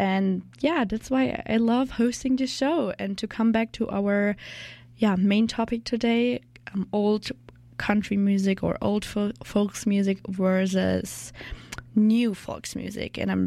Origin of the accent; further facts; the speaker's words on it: Germany; English is a second language; I'm the intern here at CJSF and I'm from Germany.